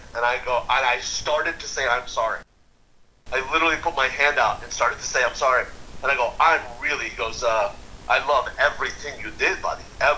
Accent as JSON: {"language": "English", "region": "Texas", "country": "United States", "moved": "yes", "lives_now": "Los Angeles, United States", "said": "you know, originally I'm from Texas, but I live in Los Angeles now."}